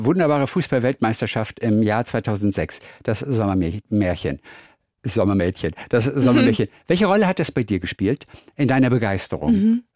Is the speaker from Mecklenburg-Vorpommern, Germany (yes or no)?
no; Hamburg, Germany; Ich komme aus Hamburg.